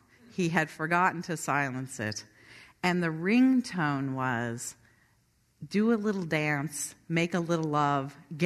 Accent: Scottsdale, Arizona, United States; But growing up in Scottsdale, Arizona as a teenager, I joined a church called Scottsdale Bible Church.

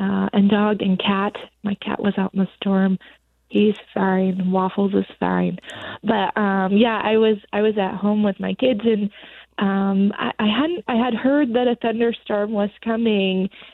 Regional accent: Texas, United States; I am from Texas, you know, I grew up in tornado country.

